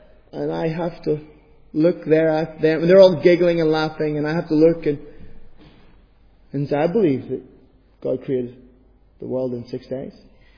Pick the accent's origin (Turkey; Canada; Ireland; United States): Ireland; I think it's because I'm Irish, and I tell funny stories.